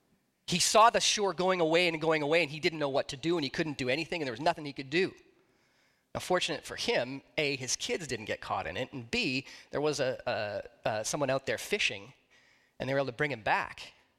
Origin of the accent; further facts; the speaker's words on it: Alberta, Canada; I was raised here in Alberta, rural Alberta, near Calgary.